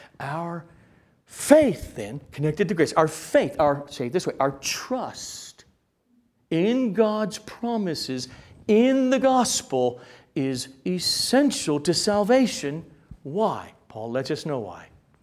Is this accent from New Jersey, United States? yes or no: no; El Segundo, California, United States; old high school people I grew up with in El Segundo.